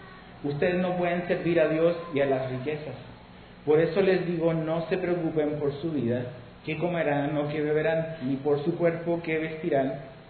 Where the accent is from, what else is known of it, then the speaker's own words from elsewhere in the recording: Chile; moved away as an adult; now in Cancún, Mexico; Soy chileno, pero hace 24 años estoy en Cancún, México.